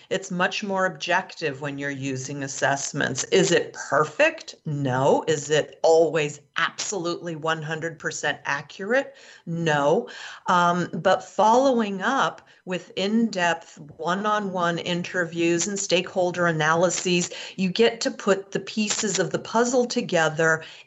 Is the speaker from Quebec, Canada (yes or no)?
yes; Quebec, Canada; And then we went to Canada, and I grew up in Canada, in Quebec.